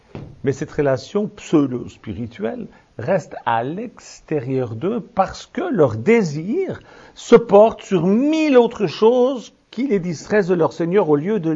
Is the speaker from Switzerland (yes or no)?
yes; Switzerland; Je suis suisse, hein, ça pardonne beaucoup de choses.